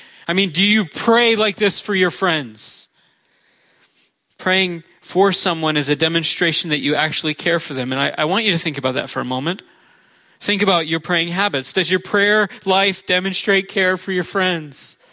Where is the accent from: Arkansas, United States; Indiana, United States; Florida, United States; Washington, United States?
Florida, United States; I'm from Florida. We have oceans there. No corn. A little bit of corn. Not much.